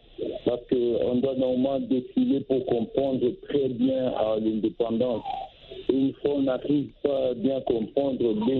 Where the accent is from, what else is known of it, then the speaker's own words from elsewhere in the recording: DR Congo; tous nous sommes Congolais